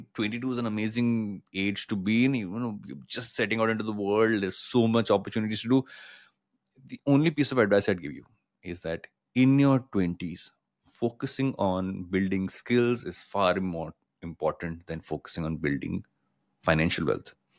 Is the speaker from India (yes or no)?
yes; Andhra Pradesh, India; I come from Andhra Pradesh.